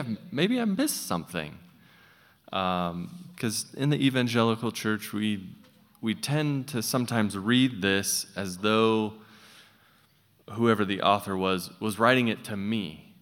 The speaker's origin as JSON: {"language": "English", "country": "United States", "tie": "born or raised there", "said": "I grew up in America in the evangelical church, and we sometimes don't talk about the Jewish context of Scripture."}